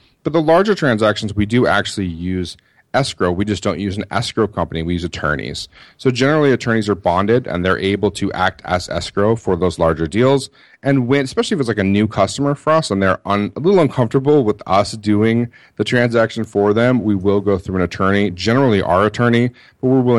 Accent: United States; I said, no, I'm an American. I'm living abroad. But, I am an American.

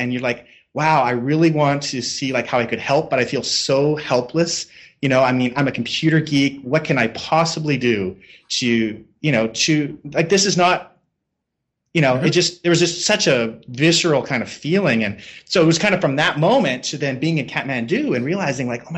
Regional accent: Canada; I'm Canadian.

